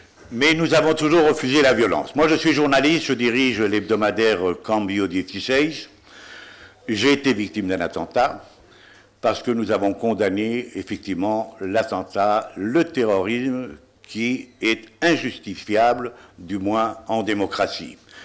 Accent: Paris, Île-de-France, France; Moi, je vivais ici à Paris, je suis né à Paris, mes parents proviennent de l'exil.

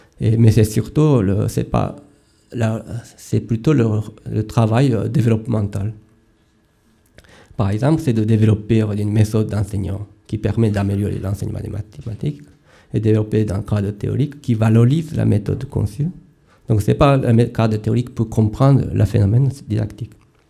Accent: Japan; French is a second language; Chez nous, au Japon, il y a des rapports humains, personnels, un peu spéciaux.

